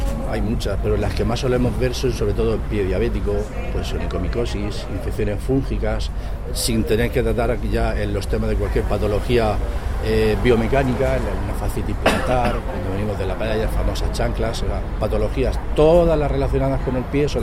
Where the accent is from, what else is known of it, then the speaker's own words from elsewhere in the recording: Cartagena, Region of Murcia, Spain; presidente y vicepresidente somos de Cartagena